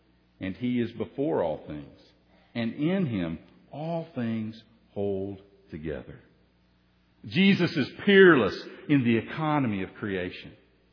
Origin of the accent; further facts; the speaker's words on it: United States; You know, I grew up on a river. I grew up on the Tennessee River. And so anytime I'm around water, I get excited.